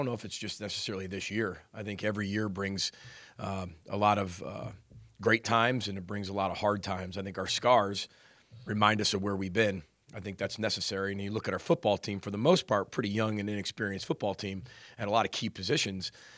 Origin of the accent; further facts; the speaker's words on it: Illinois, United States; You know, growing up near Chicago, you know, you pick one or the other.